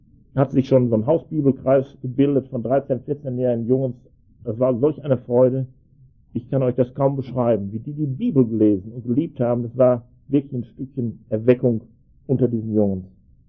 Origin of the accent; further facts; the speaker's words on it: Schwelm, North Rhine-Westphalia, Germany; born there; Inzwischen war ich in Schwellen, das ist mein Geburtsort, das ist am Rand des Ruhrgebiets.